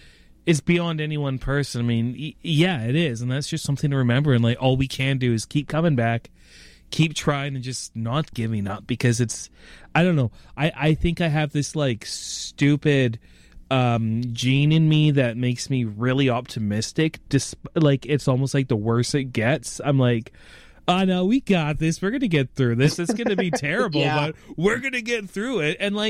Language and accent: English; Canada; we're Canadian, and this is, like, ingrained in our mind, this American politics down south